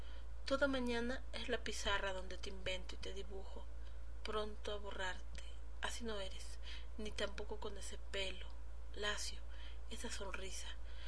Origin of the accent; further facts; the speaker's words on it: Mexico; en mi país, en México, se celebra el 15 de septiembre